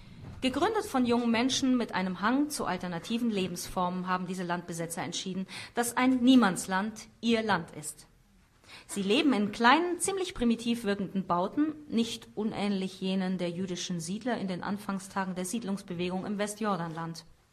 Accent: Bavaria, Germany; born there; Ich, gebürtiger Bayer

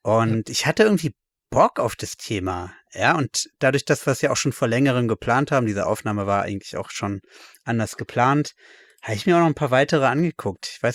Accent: Berlin, Germany; Aber ja, zu meiner Kindheit in Berlin dann eh.

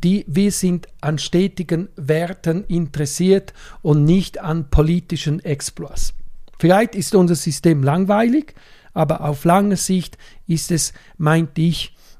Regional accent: Switzerland; bei uns in der Schweiz ist das nicht so.

